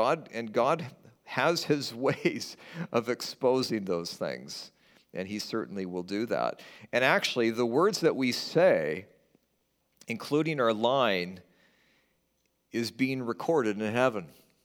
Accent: West Coast, United States; now in Michigan, United States; Where I grew up on the West Coast, there's a lot of rain and there is a lot of forest

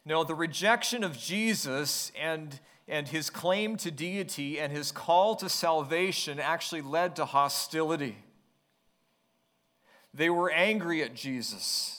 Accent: West Coast, United States; Well, growing up on the West Coast, I grew up only minutes from the ocean, from the Pacific Ocean

